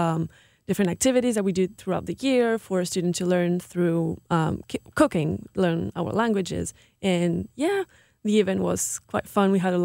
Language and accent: English; France; I'm from France and I teach French.